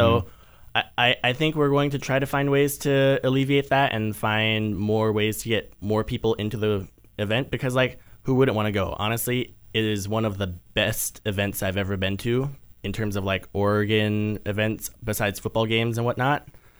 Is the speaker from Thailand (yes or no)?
yes; Thailand; also born or lived in Hong Kong; So we moved to Thailand because that's just kind of where my mom's family were at.